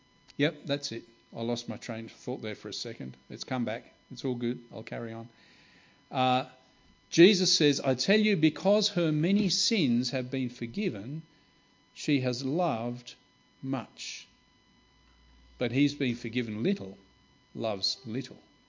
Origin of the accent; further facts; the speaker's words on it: Kenya; I grew up in Kenya in East Africa